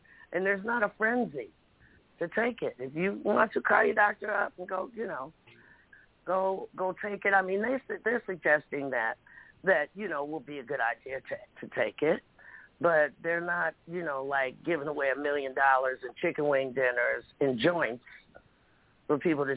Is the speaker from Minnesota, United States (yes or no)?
no; Cincinnati, Ohio, United States; I didn't want that to rub off on me. I'm from Cincinnati, you know.